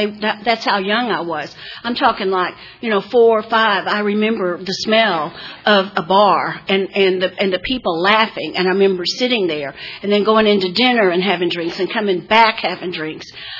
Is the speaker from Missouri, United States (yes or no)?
no; Odessa, Texas, United States; I grew up in Odessa, Texas. If you want to know what my life was like, look at Under the Friday Night Lights. That's my hometown.